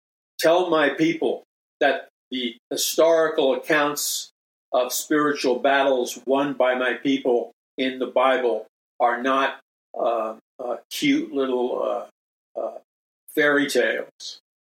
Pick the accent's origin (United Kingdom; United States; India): United States; Queens, New York; I recall the time as a young boy growing up in Queens, and this was the time of gang activities, okay?